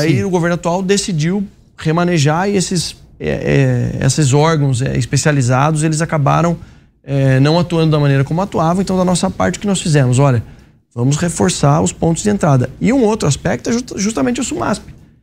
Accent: Sorocaba, São Paulo, Brazil; lá da minha cidade em Sorocaba

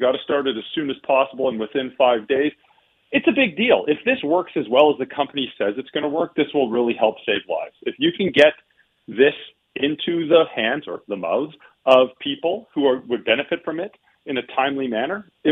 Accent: Calgary, Alberta, Canada; I'm from Calgary.

